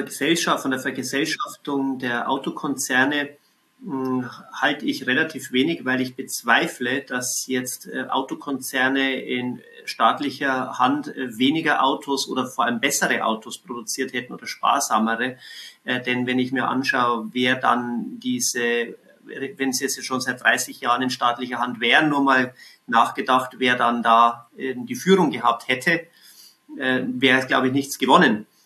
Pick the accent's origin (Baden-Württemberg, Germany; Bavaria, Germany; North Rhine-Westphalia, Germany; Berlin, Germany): Bavaria, Germany; zum Beispiel in Bayern, wo ich herkomme